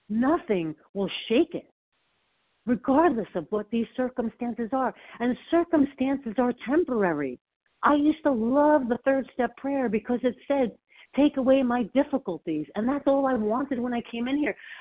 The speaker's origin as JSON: {"language": "English", "region": "New Jersey", "country": "United States", "said": "from New Jersey."}